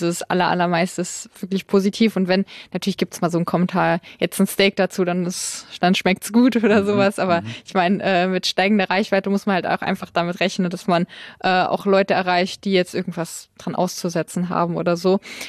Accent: Saarland, Germany; Ich komme aus dem Saarland und nicht jeder Supermarkt hat die exotischen Sachen

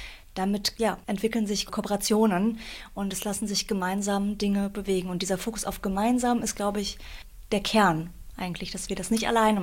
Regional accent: Berlin, Germany; Ich komme aus Berlin.

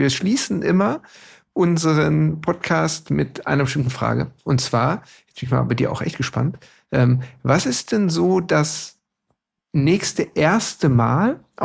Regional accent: North Rhine-Westphalia, Germany; ich komme aus dem Ruhrgebiet

